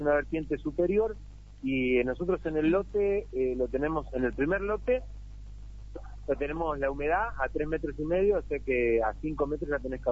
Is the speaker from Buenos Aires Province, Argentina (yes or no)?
yes; Bahía Blanca, Buenos Aires Province, Argentina; nosotros hace muchos años que estamos acá en la provincia, pero somos nativos de Bahía Blanca.